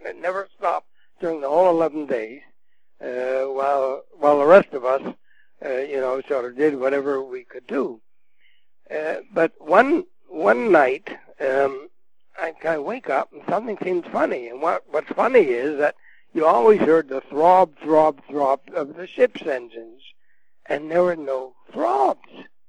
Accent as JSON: {"language": "English", "country": "Canada", "said": "and he learns I'm Canadian, and his eyes light up"}